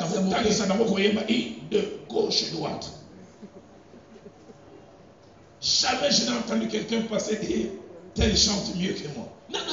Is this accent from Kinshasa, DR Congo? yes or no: yes; Kinshasa, DR Congo; je n'aime pas suivre la télé chez nous à Kinshasa, c'est dimanche entre midi et 15h.